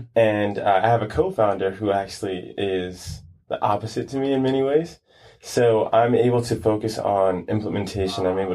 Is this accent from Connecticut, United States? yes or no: no; Brooklyn, New York, United States; moved away as an adult; now in California, United States; I grew up in Brooklyn, New York. Mm-hmm. Stayed there until I was about maybe 18, came out to California.